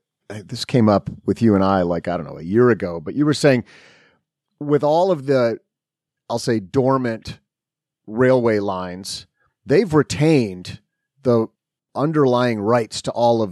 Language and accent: English; Midwest, United States; And my perception as a Midwesterner is that there are old, like, stockyard rail lines going between all of those Western cities.